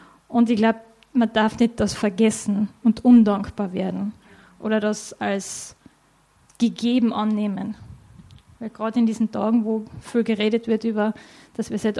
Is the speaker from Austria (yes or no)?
yes; Austria; Ich darf es sagen, weil ich bin ja selber Österreicherin.